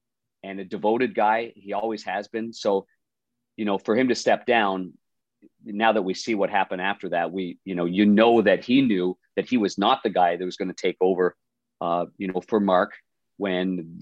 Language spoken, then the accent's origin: English; Ottawa, Ontario, Canada; I always think back though, this is just me, and I'm from Ottawa, you know that, Darren.